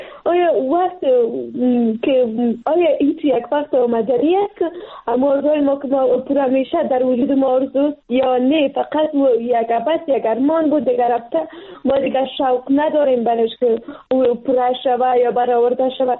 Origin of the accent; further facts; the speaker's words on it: Afghanistan; ما پشتون هستیم و یا افغان هستیم